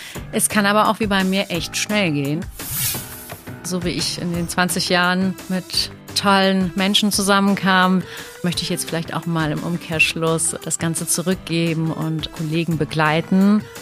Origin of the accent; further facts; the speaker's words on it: Eifel, Germany; Ich komme auch ursprünglich aus der Eifel.